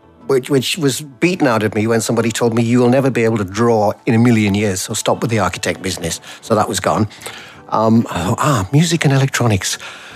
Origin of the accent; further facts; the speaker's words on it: Newcastle, North East England, United Kingdom; moved away as an adult; In the middle of the miners' strike, 1984, I was given an opportunity to move away from Newcastle to Manchester, Sunderland, to Manchester, and start a job in a software c